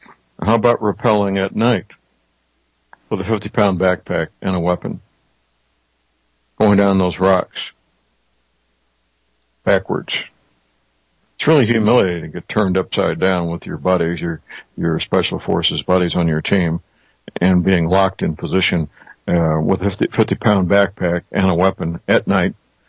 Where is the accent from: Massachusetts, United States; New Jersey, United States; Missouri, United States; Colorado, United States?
Missouri, United States; St. Louis; answered by some very polite young men and women in my hometown, St. Louis, Missouri.